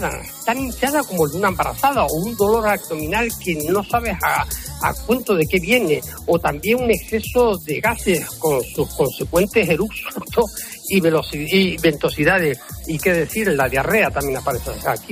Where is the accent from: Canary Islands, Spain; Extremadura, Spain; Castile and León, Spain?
Canary Islands, Spain; Las Palmas de Gran Canaria; Yo me he escapado a mi tierra a pasar unos días a Las Palmas de Gran Canaria